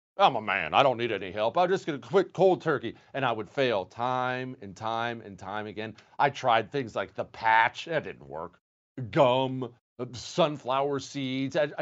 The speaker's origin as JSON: {"language": "English", "region": "Montana", "country": "United States", "tie": "born or raised there", "said": "I grew up in Montana."}